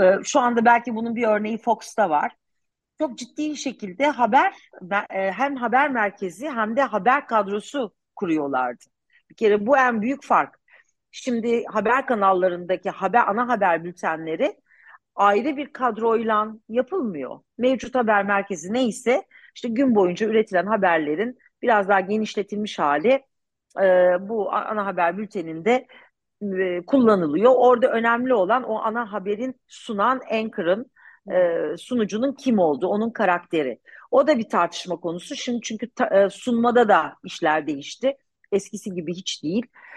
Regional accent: Ankara, Turkey; also born or lived in Istanbul, Turkey; benim babam gazeteci, ben yani İstanbul doğumluyum. Ailem İstanbullu ama Ankara'da büyüdüm ve basın sitesinde büyüdüm.

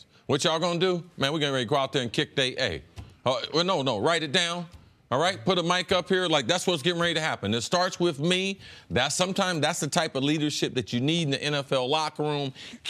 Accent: Ohio, United States; LeBron's from Ohio. I'm from Ohio. C.J.'s from Ohio.

